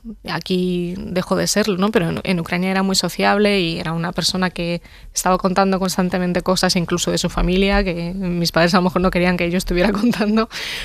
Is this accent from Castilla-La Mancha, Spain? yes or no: no; Region of Murcia, Spain; refugiarme en los libros de la biblioteca de mi pueblo, en Murcia